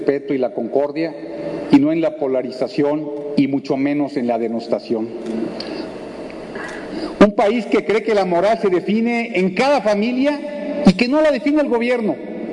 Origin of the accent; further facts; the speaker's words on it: Querétaro, Mexico; Provengo de Querétaro, un estado que crece y que genera empleo, un estado que paga los mejores salarios del país, líder de ingresos en los hogares y en competitividad, orgullo de México.